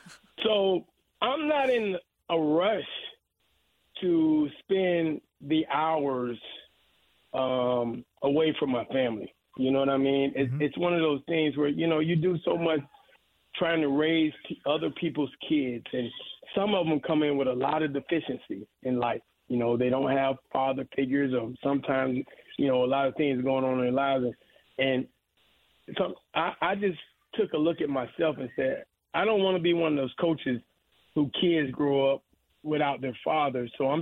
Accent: Gainesville, Florida, United States; also born or lived in Ocala; I moved to Gainesville to go to, to high school in Gainesville, where the University of Florida is.

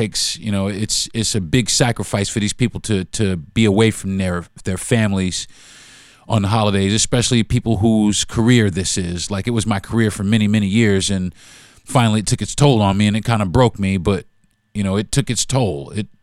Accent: United States; born there; I was born here in America. I'm American.

